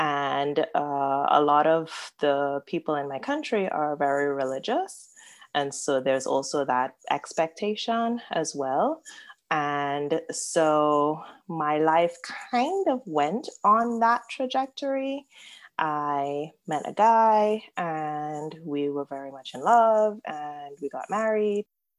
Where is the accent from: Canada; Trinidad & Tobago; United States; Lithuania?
Trinidad & Tobago; moved away as an adult; I am also an immigrant. I'm from Trinidad and Tobago. I moved here for college and then for grad school and have stayed. So I have set up roots here